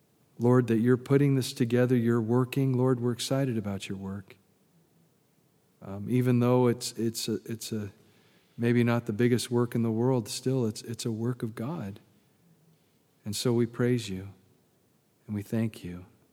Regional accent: California, United States; now in Memphis, United States; I'm from Southern California. I mean, that's weird in and of itself, right? And here I am in Memphis

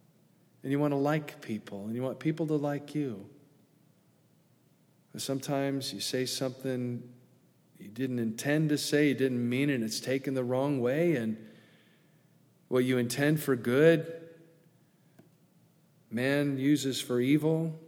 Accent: Long Beach, California, United States; born there; I was born in Long Beach, California.

